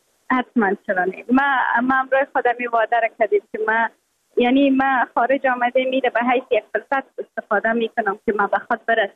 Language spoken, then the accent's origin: Persian; Afghanistan; moved away; که من دوباره از خود یک چیز ساخته پس میایم افغانستان